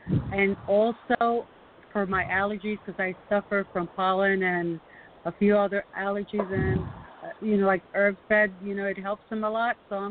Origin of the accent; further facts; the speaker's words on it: Florida, United States; I'm from Florida.